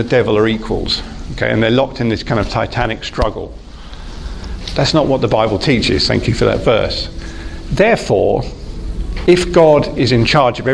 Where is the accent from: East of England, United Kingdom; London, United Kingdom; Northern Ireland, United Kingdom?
East of England, United Kingdom; Very near where I was brought up in Hertfordshire, about 50 years ago